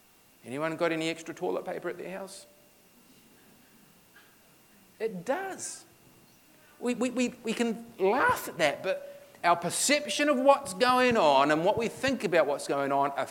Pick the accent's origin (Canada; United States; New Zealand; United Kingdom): New Zealand; now in Queensland, Australia; And I'm not just saying that because I'm a Kiwi.